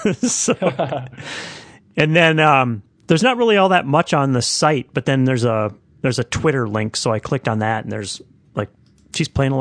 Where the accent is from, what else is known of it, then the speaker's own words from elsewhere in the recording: Australia; I keep listening to it in the context of, you know, being Australian and … connection.